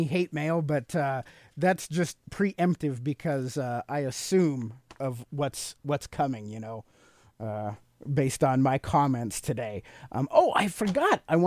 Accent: Sacramento, California, United States; also born or lived in New Mexico / Utah / Russia; now in Fort Collins, United States; I grew up out in Sacramento, California. I moved to New Mexico for a year. I lived up in Utah for 5 years, Russia for 5 years, and I've been living in Fort Collins, Colorado for about the last five.

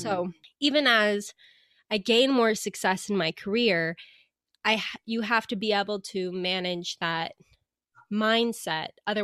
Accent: Reno, Nevada, United States; I grew up in Reno, so Tahoe area, so it's kind of home.

